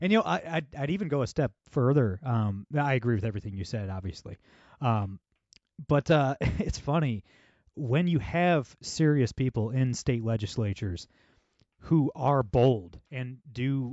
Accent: Ohio, United States; In my home state of Ohio, as an example, Mike DeWine's terrible.

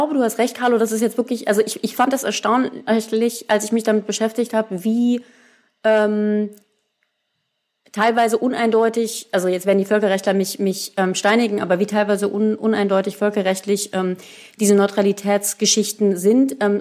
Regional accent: Germany; er darf das als Österreicher mehr als ich als Deutsche

